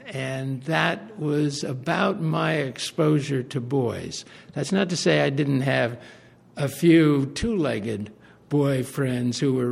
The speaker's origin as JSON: {"language": "English", "town": "Concord", "region": "Massachusetts", "country": "United States", "tie": "born or raised there", "also_born_or_lived": "Carlisle", "said": "I was born in Boston at the then Boston Line Inn, and I was raised in Carlisle for the first 5 years of my life. We lived on a farm on River Road out in Carlisle, and then when the war came, gasoline was so expensive, we moved into the center of Concord"}